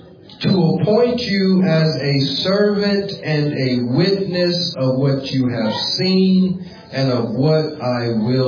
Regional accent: California, United States; I'm from California. There's a lot of Mexicans in California.

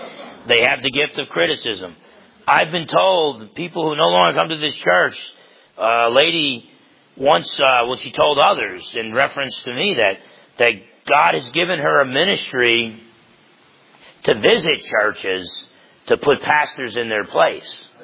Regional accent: New Jersey, United States; I'm from New Jersey, so it's like half empty and it's got a leak.

